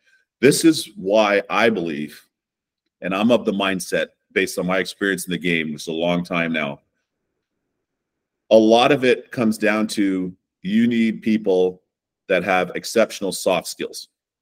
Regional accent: Toronto, Ontario, Canada; I've heard my buddies in Germany that I grew up with in Toronto

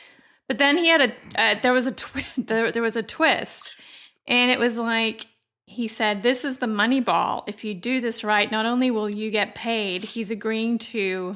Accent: Australia; accent: Australian; I did it with my real Aussie accent.

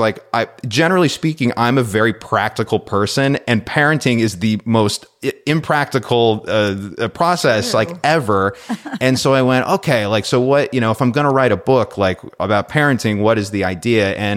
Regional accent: California, United States; And, you know, we're from Southern California. You know, I've lived here my whole life.

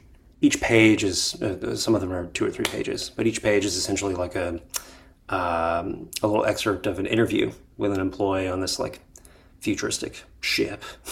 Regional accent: Dallas, Texas, United States; But I tell people I'm from Dallas because I went to high school in Dallas.

